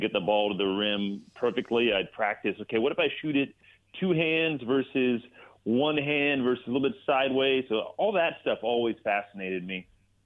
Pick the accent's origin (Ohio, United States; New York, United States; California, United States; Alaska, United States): California, United States; who was my childhood hero because I grew up in the Bay Area